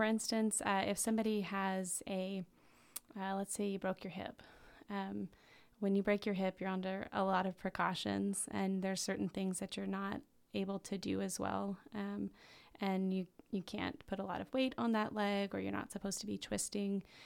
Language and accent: English; Texas, United States; now in Petersburg, United States; We moved here in February, so I'm coming up on a year here in Petersburg. I'm from Texas originally, so I've been learning a lot about what it means to live in Alaska